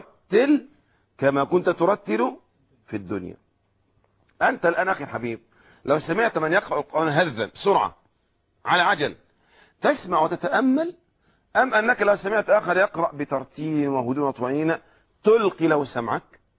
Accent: Egypt; كما يقول عندنا في مصر هنا قرآن أجمل

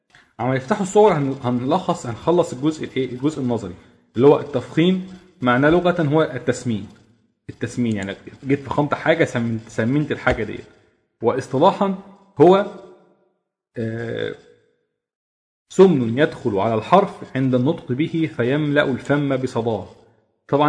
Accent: Egypt; يعني اغلبنا مثلا بيخرج حرف الحاء بيخرجه حاء وهكذا، يعني حروف كده جدا جدا جدا بتخرج من هنا غير صحيحة بطبيعتنا كمصريين.

